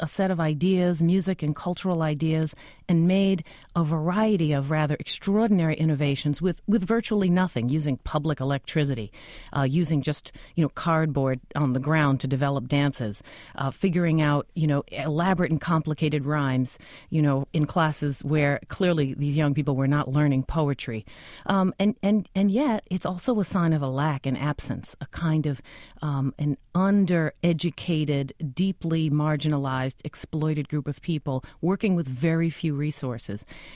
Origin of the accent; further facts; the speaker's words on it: New York City, New York, United States; I grew up in Harlem and the Bronx, mostly before hip-hop, which is, you know, an increasingly obvious matter in terms of age.